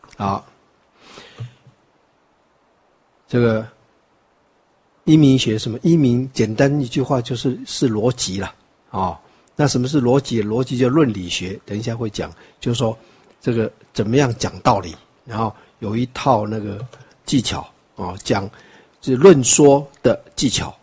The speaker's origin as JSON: {"language": "Chinese", "country": "Taiwan", "said": "我就说不是，我是从台湾来的。"}